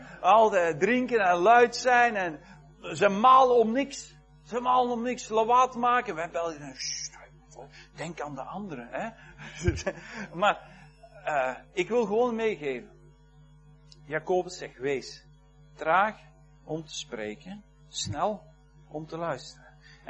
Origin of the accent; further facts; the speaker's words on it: Belgium; Wij als Belgen, wij zijn gematigder.